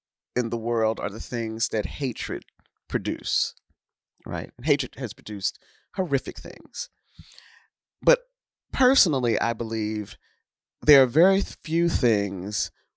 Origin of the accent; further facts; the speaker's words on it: New Jersey, United States; And I'm from New Jersey, from Northern Jersey.